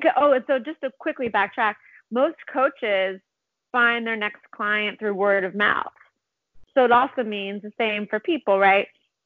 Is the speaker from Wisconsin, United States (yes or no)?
no; Philadelphia, Pennsylvania, United States; also born or lived in California; I grew up in Philadelphia and he grew up in Princeton, New Jersey, and we met in New York.